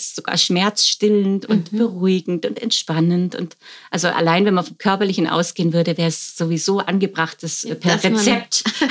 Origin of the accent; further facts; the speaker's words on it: Ulm, Baden-Württemberg, Germany; ich komme aus Ulm, bin ursprünglich, komme ich vom Theater, bin in eine Theaterfamilie reingeboren.